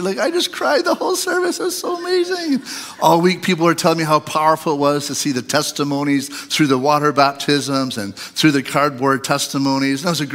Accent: Ontario, Canada; And as you know, I grew up in Ontario.

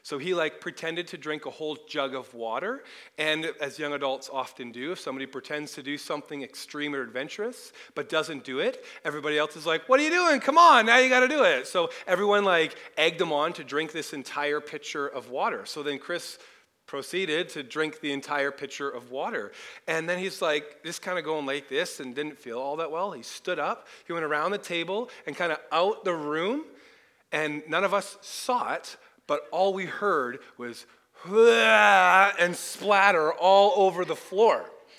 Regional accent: British Columbia, Canada; We hail from the Lower Rainland, so it's nice to be up in sunny Okanagan for a little bit, anyways.

